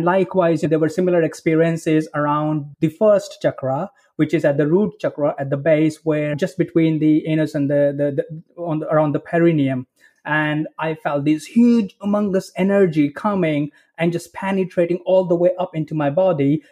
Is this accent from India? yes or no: yes; India; You know, I come from India